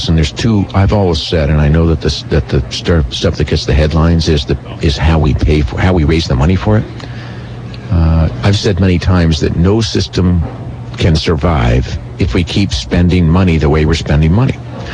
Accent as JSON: {"language": "English", "region": "Vermont", "country": "United States", "tie": "born or raised there", "said": "I was born and raised in Windham County."}